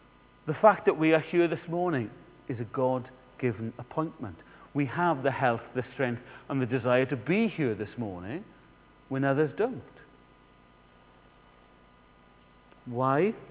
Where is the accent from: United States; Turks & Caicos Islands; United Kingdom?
United Kingdom; We're British. We know how to start a conversation.